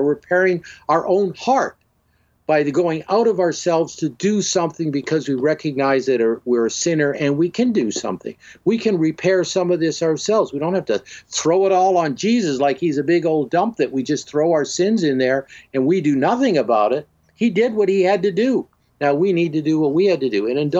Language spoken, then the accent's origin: English; Canada; You know, you're in Canada, I'm from Canada.